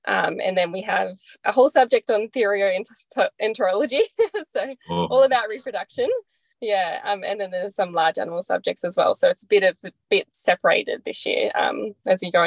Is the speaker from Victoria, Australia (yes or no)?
no; Sydney, New South Wales, Australia; now in Brisbane, Australia; So I grew up in Sydney, and I moved to Brisbane